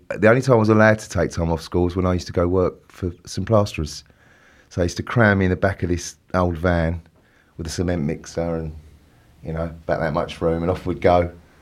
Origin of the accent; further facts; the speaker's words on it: Pitsea, East of England, United Kingdom; born there; I was born in a little town called Pitsea, which satellites off of Basildon, you know, and I was born at home, you know, ex-council ass.